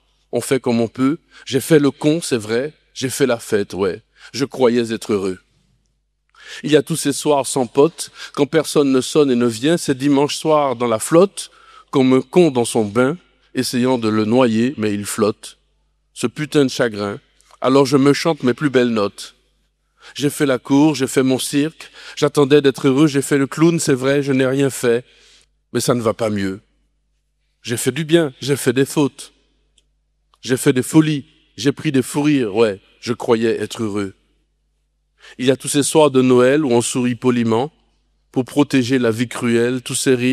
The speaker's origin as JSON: {"language": "French", "country": "Martinique"}